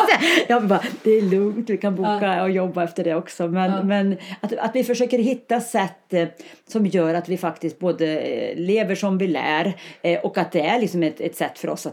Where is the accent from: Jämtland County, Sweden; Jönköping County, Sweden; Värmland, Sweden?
Värmland, Sweden; Karlstad; för jag har inte spenderat en sommar hemma i Karlstad sedan jag flyttade.